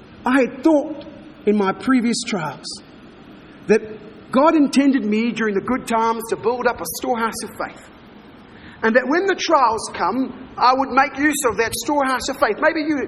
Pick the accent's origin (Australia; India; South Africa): South Africa; I come from South Africa, the greatest producer of gold in the world.